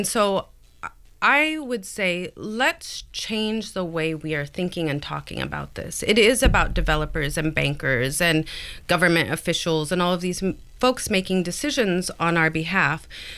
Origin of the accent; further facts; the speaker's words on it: Newport, Oregon, United States; I'm from the coast. I'm from Newport, Oregon.